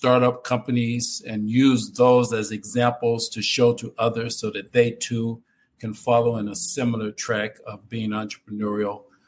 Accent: Chicago, Illinois, United States; now in New Jersey, United States; Well, I'm actually from Chicago, but I presently reside in New Jersey. I've been in New Jersey now for 41 years.

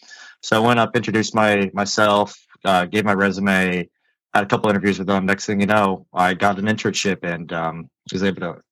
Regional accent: Fort Lauderdale, Florida, United States; So I'm from Fort Lauderdale, Florida.

